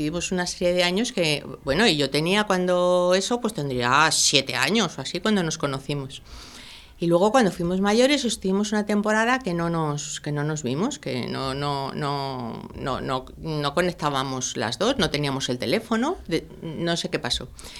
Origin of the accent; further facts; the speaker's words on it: Madrid, Community of Madrid, Spain; born there; Nací en Madrid y nací el día 7 de enero.